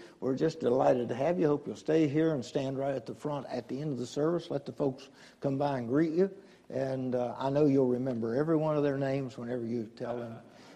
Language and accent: English; West Virginia, United States; Now, you understand, I'm from West Virginia. And I'm an old man, and my hearing's about gone